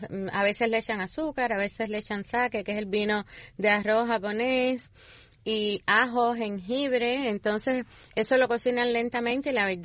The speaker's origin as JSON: {"language": "Spanish", "town": "Remedios", "region": "Villa Clara", "country": "Cuba", "tie": "born or raised there", "said": "Yo soy de por allá, soy de Remedio, y bueno, me acuerdo cuando era chiquita que venía de la playa"}